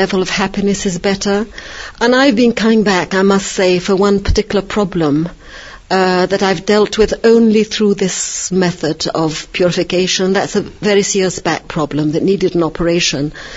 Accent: Lebanon; I'm from Lebanon.

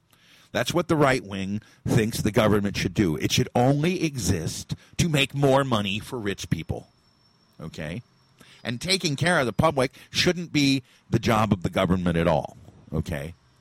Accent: East Peoria, Illinois, United States; which is only about 20 miles from my hometown of East Peoria.

